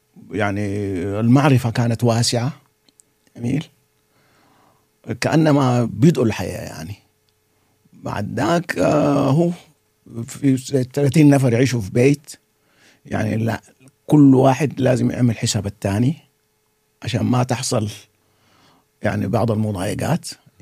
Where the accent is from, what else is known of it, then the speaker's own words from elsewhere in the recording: Khartoum, Sudan; طبعا ولدت بالخرطوم، عشت مع أسرة كبيرة جدا